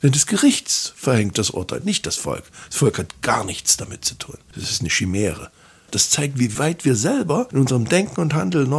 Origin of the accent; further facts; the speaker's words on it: Germany; ich habe das als Kind noch erlebt, wie also Betriebe meiner Stadt, wo ich herkomme, unter falschem Namen ihre Waren verkaufen mussten im Westen, weil sie das unter eigenem nicht durften. Neckermann war fast nur mit DDR-Waren ausgerüstet.